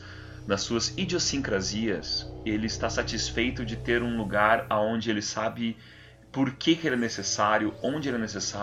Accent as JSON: {"language": "Portuguese", "country": "Brazil", "said": "E essa parte em especial, enquanto brasileiro, eu fico dolorido"}